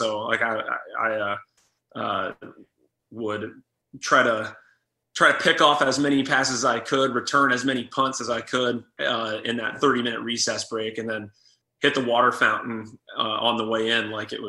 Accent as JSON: {"language": "English", "town": "Austin", "region": "Texas", "country": "United States", "tie": "born or raised there"}